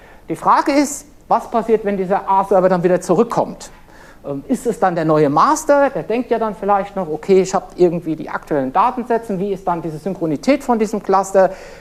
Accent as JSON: {"language": "German", "town": "Frankfurt", "region": "Hesse", "country": "Germany", "said": "ich komme aus dem Frankfurter Umfeld, von der Sprache oute ich mich da auch immer relativ schnell"}